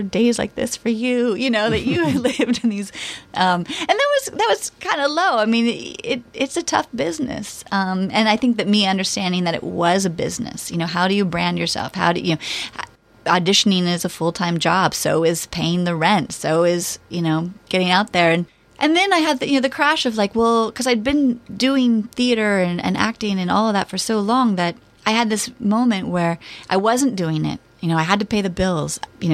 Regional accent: Port Townsend, Washington, United States; I mean, I was from Port Townsend, you know

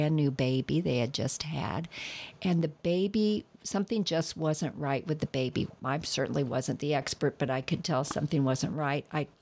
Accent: Indiana, United States; I come from Indiana, where we have this great, huge state fair

